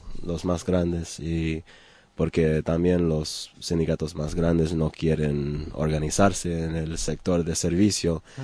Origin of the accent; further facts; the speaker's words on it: New York, United States; en este momento, en donde soy, de Nueva York